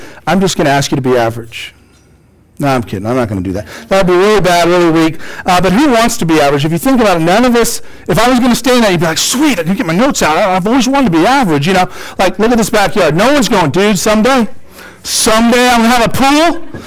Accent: California, United States; She's a 49er fan because we're from California.

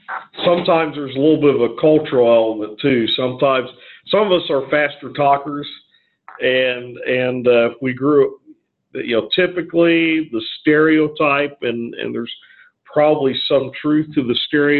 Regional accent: Ohio, United States; I grew up in Northeast Ohio, right where the Mid-South and the Northeast kind of come together. And so I grew up in more fast talking region

